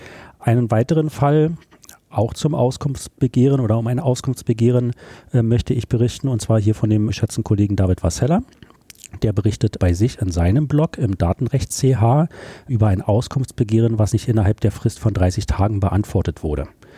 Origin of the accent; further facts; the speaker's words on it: Germany; Im Vergleich zu, jetzt mal im Vergleich zu dem, zu Deutschland, wo ich herkomme.